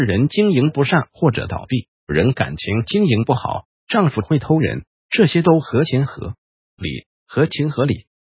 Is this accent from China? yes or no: no; Taiwan; 我们台湾人真的超会演戏的